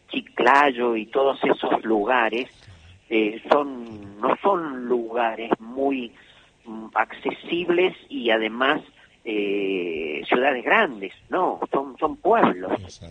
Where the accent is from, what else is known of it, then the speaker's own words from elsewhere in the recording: Córdoba, Argentina; aunque yo soy cordobés, ¿no?